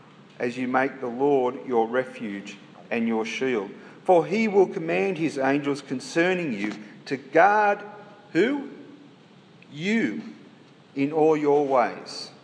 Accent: Newcastle, New South Wales, Australia; I don't know about you, but when I was young, I was scared of the night. And when we moved our homes from Broadmeadow to New Lambton Heights in Newcastle

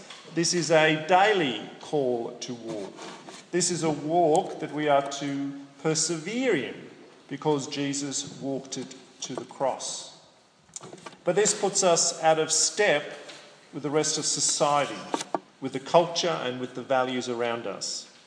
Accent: Sydney, New South Wales, Australia; I grew up in Sydney. I grew up in a southern suburb of Sydney called Earlwood. I went to school there and I learned to drive around that area in Sydney.

